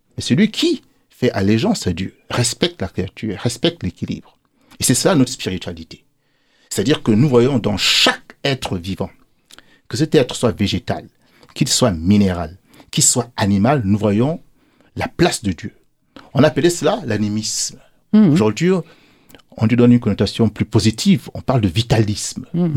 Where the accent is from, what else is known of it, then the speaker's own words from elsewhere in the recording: Gabon; Moi, je suis du Gabon.